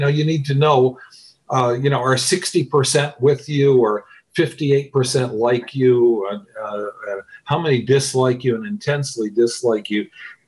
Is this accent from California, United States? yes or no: no; New York, United States; That of the 50 states, and we're from New York, right?